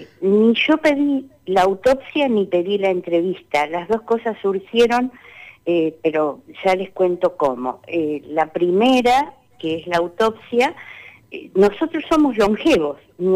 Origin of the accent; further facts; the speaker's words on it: Zapala, Neuquén, Argentina; born there; now in Bahía Blanca, Argentina; yo nací en Zapala, así que mi lugar de origen es ese. Pero aquí estoy en Bahía Blanca con mi esposo